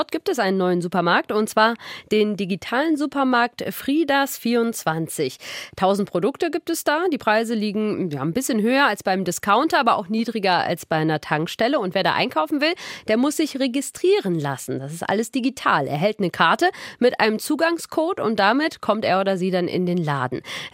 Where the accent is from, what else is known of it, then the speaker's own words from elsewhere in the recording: Saarland, Germany; Am letzten Tag von den Sommerferien ist es ja bei uns im Saarland schon seit vielen, vielen, vielen, vielen Jahren Tradition.